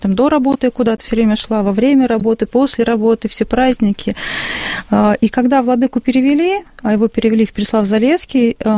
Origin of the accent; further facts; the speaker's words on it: Sumy Oblast, Ukraine; now in Volgograd, Russia; Я родом с Сумской области, с Украины, но много лет прожила в Волгограде.